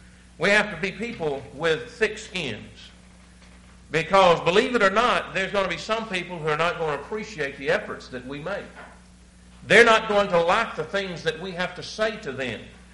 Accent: Georgia, United States; now in Illinois, United States; when we moved to northern Illinois, I was raised in Georgia, and anybody that had a farm or a garden, there was a very small one.

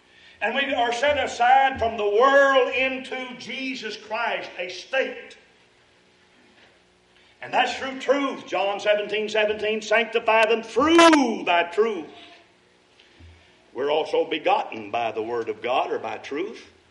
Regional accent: Kentucky, United States; You see, when I was growing up in Kentucky, lye was about the strongest thing we had that you'd make with the soap.

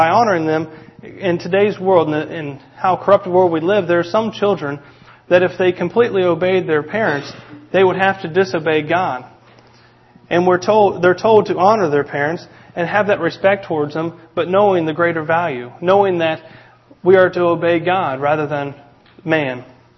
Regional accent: West Virginia, United States; And 3, I'm from West Virginia.

